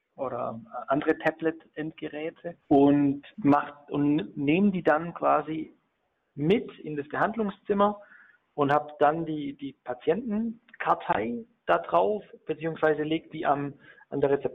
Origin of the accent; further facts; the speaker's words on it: Baden-Württemberg, Germany; Als Schwabe muss ich das fragen.